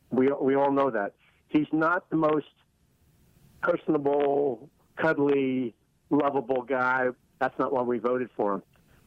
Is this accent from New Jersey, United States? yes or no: yes; New Jersey, United States; I'm originally from New Jersey.